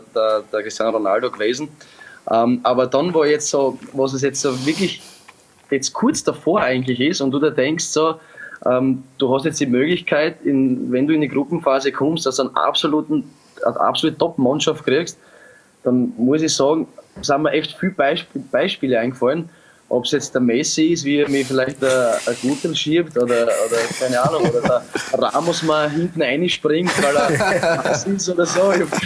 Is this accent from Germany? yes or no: no; Austria; born there; Ich bin aber ja in Österreich geboren.